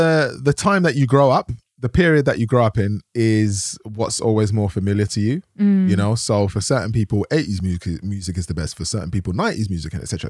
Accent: Tottenham, London, United Kingdom; In Tottenham. I grew up in Tottenham, London.

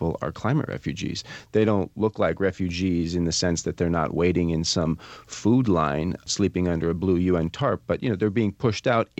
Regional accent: Vermont, United States; I mean, my mother lives in Vermont. I'm from Vermont

